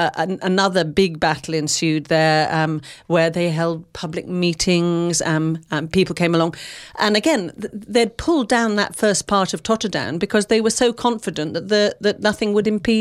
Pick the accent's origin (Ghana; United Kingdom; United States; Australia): United Kingdom; Bristol, South West England; having lived here all my life, you know, I was born in Bristol. My parents came to Bristol, but I was born here, so I am a Bristolian.